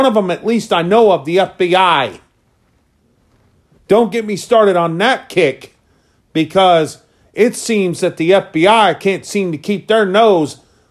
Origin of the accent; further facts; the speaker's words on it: United States; But I'm an American.